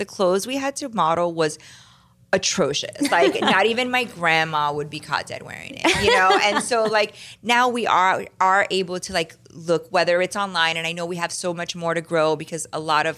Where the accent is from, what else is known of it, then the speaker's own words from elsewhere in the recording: Miami, Florida, United States; now in California, United States; And, you know, I grew up in Miami. I grew up with a family of really strong women who are, you know, doctors and lawyers and just really unapologetic.